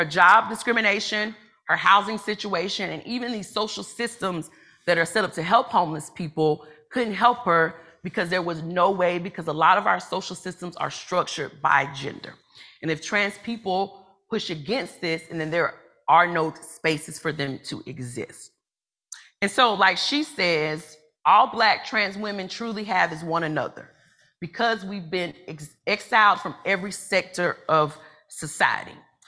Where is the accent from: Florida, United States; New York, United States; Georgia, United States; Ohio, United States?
Georgia, United States; one of the states that had no hate crime laws, which was Georgia, which is my home state